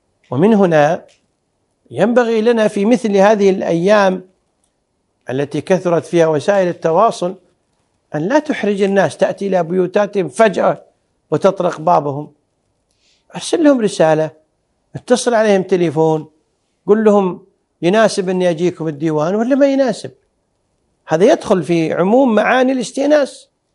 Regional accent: Kuwait; أما العرف الجاري لا سيما عندنا في الكويت أن الذي يصافح يقوم لمن يصافحه

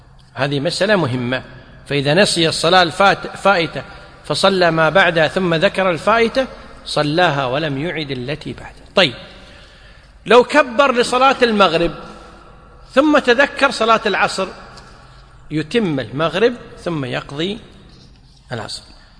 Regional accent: Kuwait; مثل ما احنا عندنا في الكويت والله الحمد جميع الصلوات تصلى في أول الأوقات

